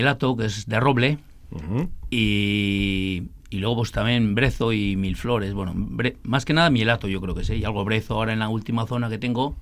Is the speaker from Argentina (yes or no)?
no; Ordoñana, Basque Country, Spain; born there; yo en principio nací en Ordoñana. Ajá. Tuve unos años en Ordoñana. Cuando me casé en Albéniz. Uh-huh. Tuve en Albéniz, no sé cuánto, igual unos 15 años.